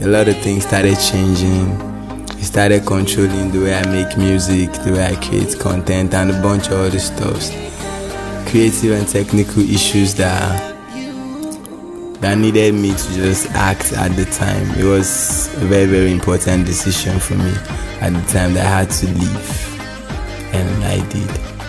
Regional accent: Northern Nigeria, Nigeria; also born or lived in Ebonyi State; I'm from Ebonyi State in Nigeria. And I was born and raised in the North

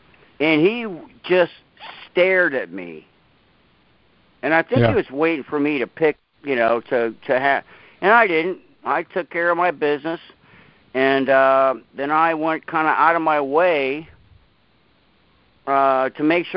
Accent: Scotland, United Kingdom; And, oh, Dan, you know I'm Scottish.

